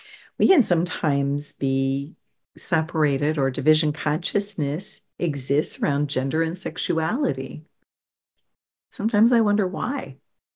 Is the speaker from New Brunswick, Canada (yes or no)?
yes; St. Stephen, New Brunswick, Canada; And many of the people that lived in my hometown in St. Stephen were born in the US and had dual citizenship, because the hospital in St. Stephen couldn't take them for whatever reason, and vice versa.